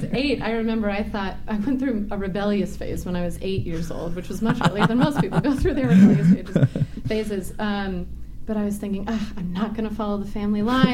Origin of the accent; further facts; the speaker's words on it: California, United States; I'm a Valley girl.